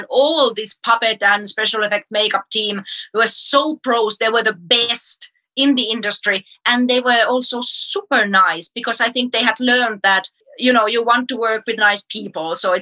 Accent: Finland; English is a second language; from Finland. and I have a film.

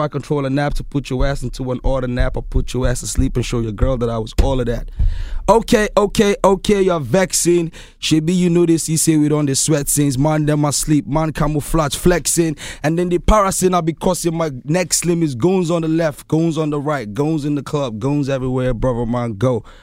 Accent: Nigeria; I'm an artist from Nigeria. I represent Nigeria. I represent Jos and Lagos, but I'm a world musician.

